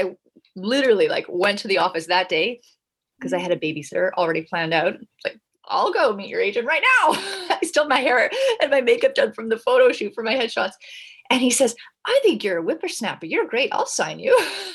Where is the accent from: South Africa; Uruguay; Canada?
Canada; now in United States; And so I'm Canadian.